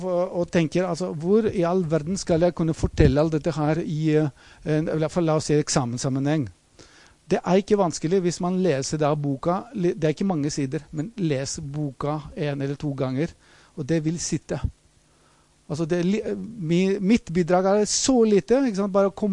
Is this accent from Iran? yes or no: no; Greece; Norwegian is a second language; now in Norway; tro meg, jeg kommer fra Hellas, og hvis dere har hørt om en ting fra Hellas, det er statsgjeld.